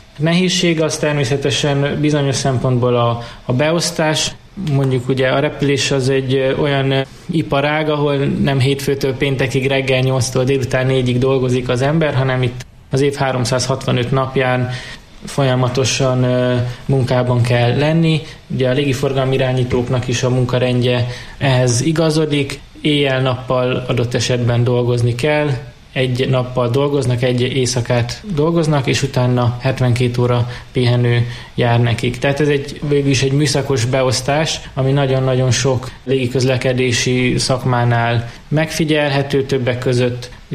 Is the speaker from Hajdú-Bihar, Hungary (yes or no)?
yes; Debrecen, Hajdú-Bihar, Hungary; ezért én ugye debreceni vagyok, középiskolát itt végeztem